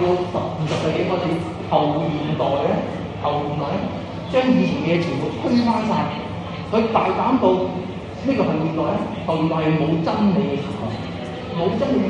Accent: China; 各個理解，因為我係中國人。

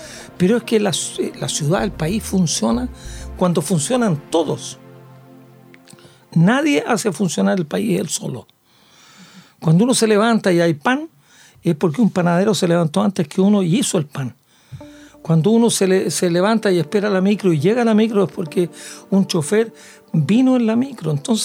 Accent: Parral, Maule, Chile; now in Santiago, Chile; yo me crié en Parral, he vivido en Santiago todo el resto de mi vida, pero es mi ciudad

